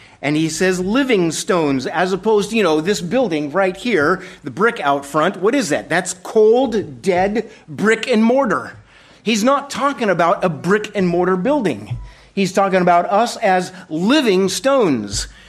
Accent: Colombia; also born or lived in Venezuela; I grew up as a missionary kid in Colombia, went to boarding school in Venezuela for 4 years

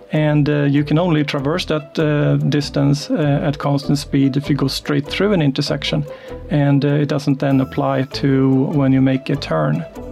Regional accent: Sweden; now in Beaverton, United States; So, I grew up in Sweden.

